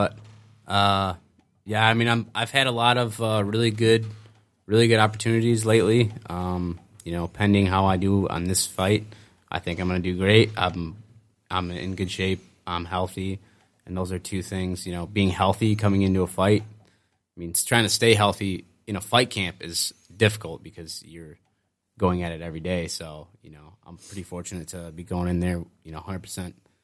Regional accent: Grand Rapids, Michigan, United States; Grand Rapids is where I grew up, so it's pretty cool for me to be able to headline a card in my hometown.

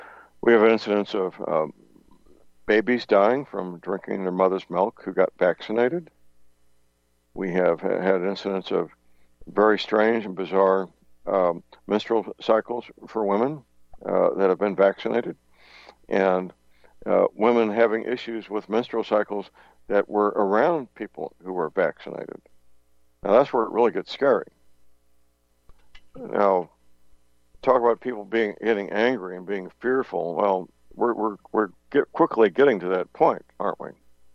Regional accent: St. Louis, Missouri, United States; It's not just my hometown, St. Louis.

